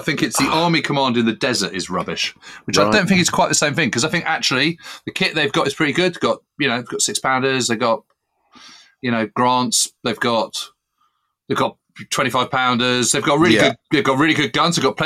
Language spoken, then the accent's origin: English; United Kingdom; It's tough as a Brit to kind of be able to write this